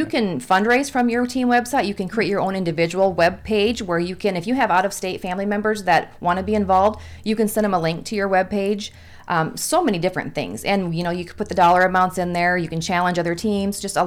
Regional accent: South Dakota, United States; Well, I'm not originally from Iowa. I'm from South Dakota.

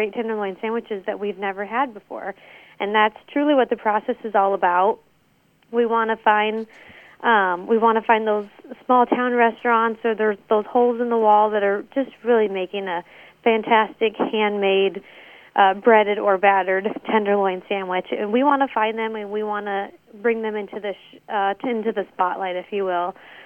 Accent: Iowa, United States; growing up in Iowa, I did not know that a tenderloin sandwich was something that you couldn't find in every state across the United States.

